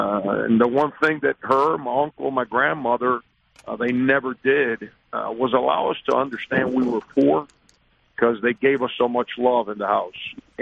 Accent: Miami, Florida, United States; As a kid growing up, all we had, I grew up in the Orange Bowl neighborhood of Miami.

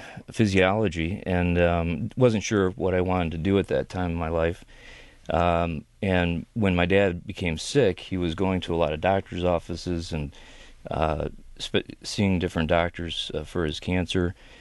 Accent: Sterling Heights, Michigan, United States; I grew up in Sterling Heights

